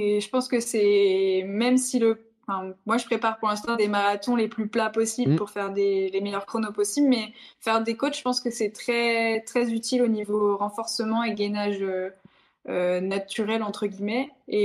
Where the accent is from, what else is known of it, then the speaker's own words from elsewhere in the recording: North, France; Après, je viens du Nord, donc j'ai l'habitude.